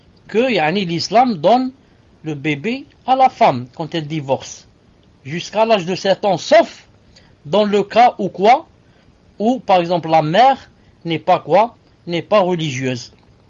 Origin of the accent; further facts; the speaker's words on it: Algeria; Chez nous, en Algérie, on n'en met pas.